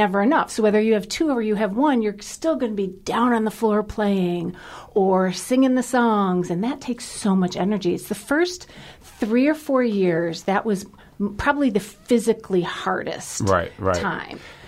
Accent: Cleveland, Ohio, United States; And we went to Cedar. I grew up in Cleveland. We went to Cedar Point.

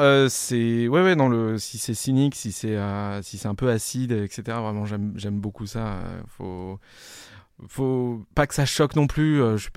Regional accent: Île-de-France, France; qui vient de banlieue parisienne, classe moyenne, blanche, etc. Enfin, là où j'ai grandi, quoi.

